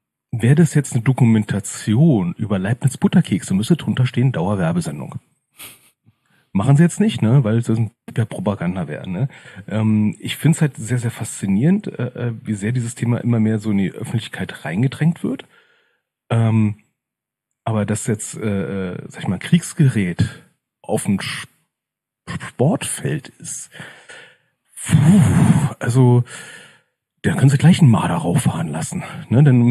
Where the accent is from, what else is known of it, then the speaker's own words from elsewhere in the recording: Berlin, Germany; Und selber, ne, als Berliner Kinder